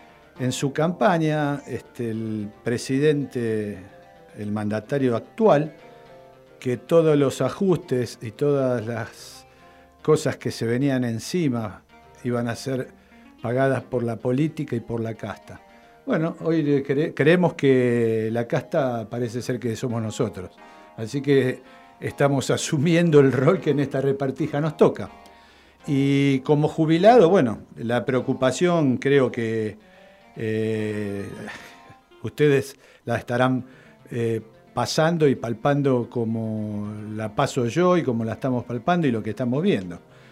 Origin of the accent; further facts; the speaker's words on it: Avellaneda, Buenos Aires Province, Argentina; yo me considero un bonaerense, avellanedense